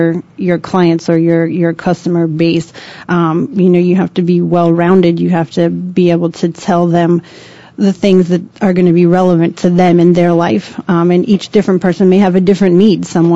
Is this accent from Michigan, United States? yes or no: no; Montana, United States; Like I said, I'm from Montana, so we have a different kind of fitness there.